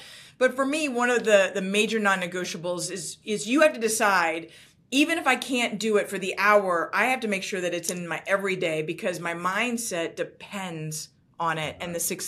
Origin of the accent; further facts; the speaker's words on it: New York, United States; I can talk fast. I'm from New York.